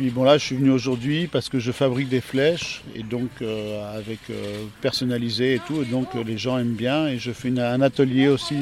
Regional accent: Belgium; Je viens de Belgique, je suis français, mais je viens de Belgique

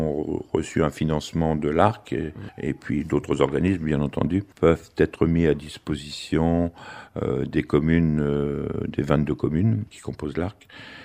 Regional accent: Néry, Hauts-de-France, France; born there; Oui, je suis né à Néry. Mon père était également né à Néry, ma grand-mère était également née à Néry. Donc il y a beaucoup de générations de Picards à Néry.

